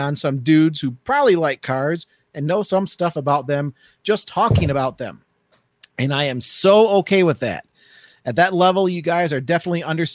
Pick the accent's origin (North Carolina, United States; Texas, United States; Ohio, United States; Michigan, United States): Michigan, United States; now in South Dakota, United States; I was born in Southeast Michigan. I was born just north of Ann Arbor. So, I mean, I kind of grew up in that. It's, you know, right there in that Ann Arbor area